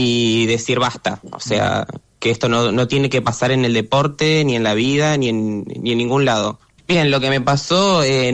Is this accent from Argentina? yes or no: yes; Chubut, Argentina; now in Córdoba, Argentina; soy jugador de hockey hace 15 años, soy de Chubut y estoy viviendo acá en Córdoba.